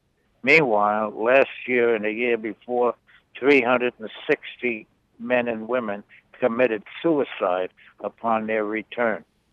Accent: United States; I want you to understand that I am an American. Foremost is the word American.

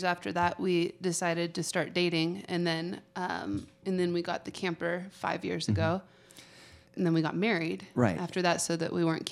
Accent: Pennsylvania, United States; Like, I grew up in Pennsylvania, and I miss it. I miss the seasons a lot

